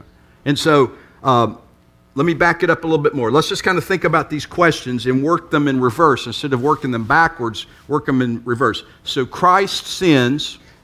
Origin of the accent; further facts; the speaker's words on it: Virginia, United States; now in Wilson, United States; I grew up in Virginia. I'm a guy who grew up in the Appalachian Mountains. I love the mountains.